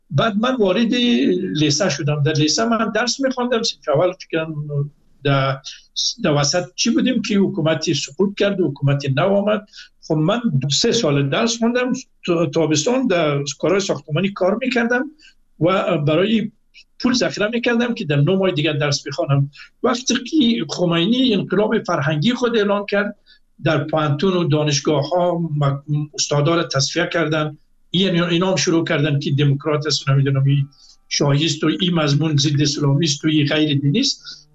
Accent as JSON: {"language": "Persian", "country": "Afghanistan", "moved": "yes", "lives_now": "Iran", "said": "من از افغانستان آمدم، همین کپی نمرات خود از لیسه سلطان محمود غزنی من گرفته بودم"}